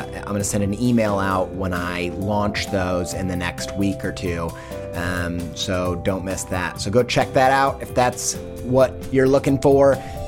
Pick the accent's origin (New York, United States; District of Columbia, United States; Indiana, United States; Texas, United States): Indiana, United States; I don't know if you know this, but I'm from Indiana.